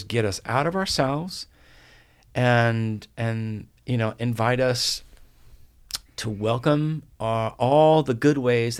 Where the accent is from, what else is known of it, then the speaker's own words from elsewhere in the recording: Guatemala; I grew up in Guatemala. Not only was I conservative evangelical, which meant my body was supposed to do nothing and get out of the way, I grew up in a predominantly Catholic country.